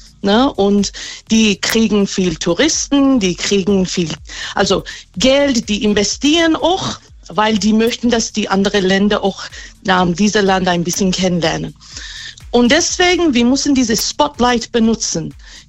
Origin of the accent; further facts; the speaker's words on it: Iran; German is a second language; now in Germany; Wir kommen aus dem Iran und gerade im Iran ist viel los.